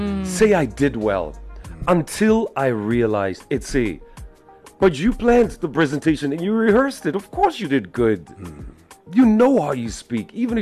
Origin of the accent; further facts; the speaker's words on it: Namalokasi, Central Division, Fiji; I was like, but I was raised in Namalokasi, around the hall.